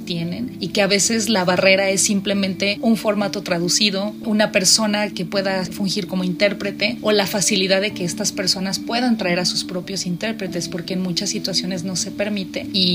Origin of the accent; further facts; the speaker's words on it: León, Guanajuato, Mexico; Yo hablo francés, yo soy de León, porque estábamos grabando en León. Hablo francés, soy de León